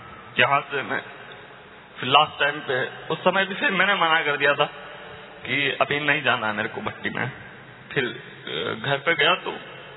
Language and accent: Hindi; Kishangarh, Rajasthan, India; और मैं यही राजस्थान से बिलोंग करता हूँ. अजमेर डिस्ट्रिक्ट किशनगढ़ सिटी से आया हूँ.